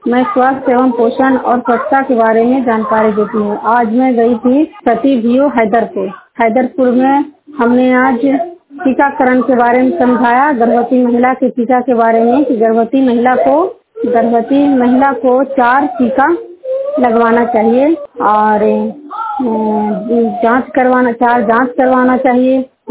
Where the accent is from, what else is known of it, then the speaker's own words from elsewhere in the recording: Hilsa, Bihar, India; जिला के हिलसा प्रखंड जिन्नार गांव और जिन्नार पंचायत की निवासी हूँ